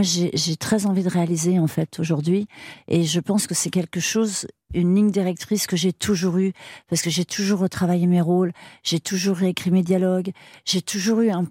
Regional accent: Paris, Île-de-France, France; Je suis non seulement française, mais je suis parisienne.

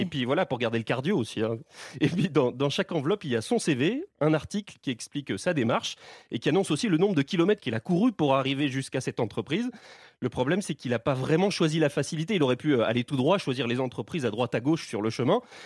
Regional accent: Grand Est, France; C'est ça, c'est mes origines. Mais je suis alsacien, je suis aussi un peu italien, je suis un peu maltais.

